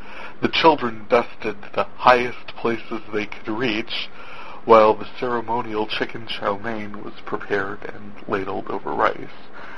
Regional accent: North Dakota, United States; I am from North Dakota, where I'm still luxuriating in the after effects of a turkey coma, sort of.

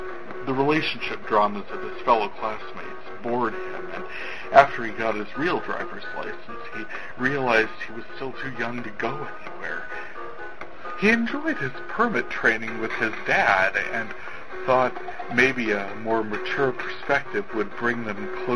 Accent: North Dakota, United States; I am from North Dakota

